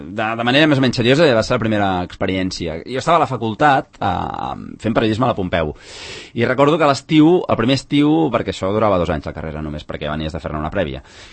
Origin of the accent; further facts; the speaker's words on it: Esplugues de Llobregat, Catalonia, Spain; jo no sóc de Sant Cugat, de fet sóc d'Esplugues de Llobregat, és a dir, que a prop tampoc em queia.